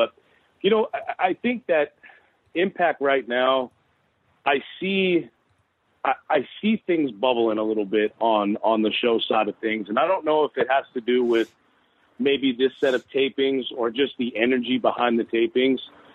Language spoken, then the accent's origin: English; New York, United States; coming from New York, I was born and raised on the East Coast.